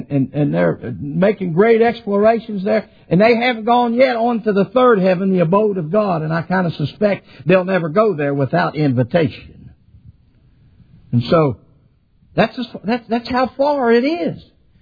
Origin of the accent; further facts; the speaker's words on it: West Virginia, United States; They told me when I was growing up in West Virginia, said, you're going to have to learn to read English because you're going to go somewhere else that people don't speak mountaineer.